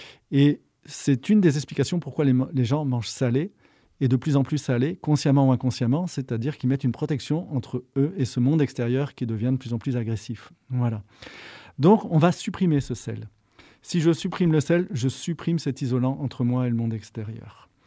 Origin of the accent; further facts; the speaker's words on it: France; Je ne suis pas amazonien, je suis français.